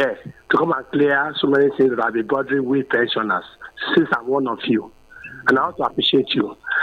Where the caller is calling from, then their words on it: Abeokuta, Ogun, Nigeria; I'm calling you from Camp Abeokuta.